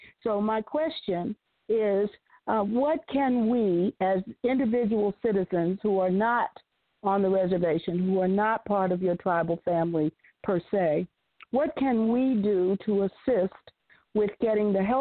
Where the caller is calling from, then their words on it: Washington, District of Columbia, United States; I'm from Washington, D.C.